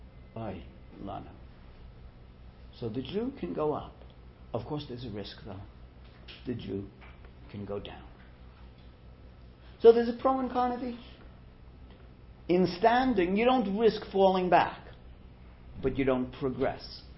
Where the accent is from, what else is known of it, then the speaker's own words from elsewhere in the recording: New York, United States; I was almost thinking to say that, but I'm from New York, so I don't fish much.